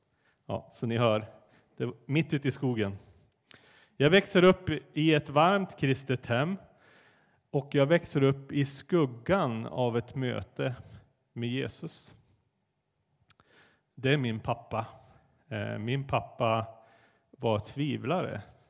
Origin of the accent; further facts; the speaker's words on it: Vallen, Västerbotten County, Sweden; Jag är uppväxt i Norrland, i norra Västerbotten. Är det någon som har varit där någon gång? Ja, det är några stycken. Anette har varit där. Hon har bott där. Det är 5 mil söder om Skellefteå i en liten by som heter Vallen.